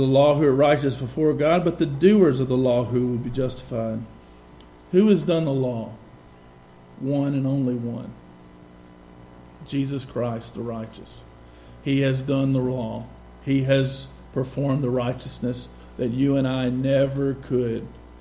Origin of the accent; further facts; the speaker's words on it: the South, United States; I'm a Southerner. I love the South and so much of Southern culture. I've benefited and been blessed by so much being reared in the Bible Belt.